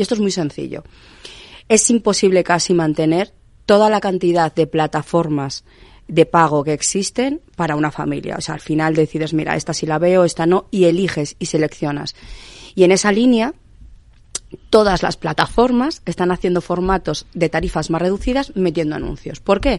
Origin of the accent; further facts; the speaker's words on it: León, Castile and León, Spain; Que yo soy de León y es los que lo llevan allí.